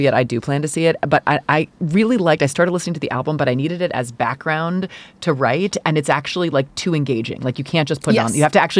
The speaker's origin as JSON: {"language": "English", "town": "Chicago", "region": "Illinois", "country": "United States", "tie": "born or raised there", "said": "but I grew up in Chicago, and so, like, I watched the Bulls in the 80s and 90s"}